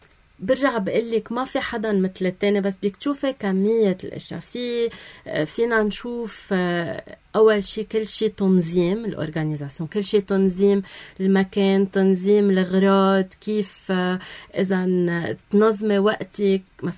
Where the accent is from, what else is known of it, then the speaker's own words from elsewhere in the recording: Syria; أنا سوري بيجوا 100%.